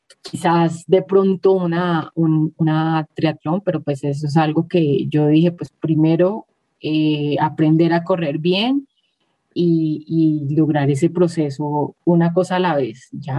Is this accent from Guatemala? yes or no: no; Colombia; solo acá localmente o en mi país, en Colombia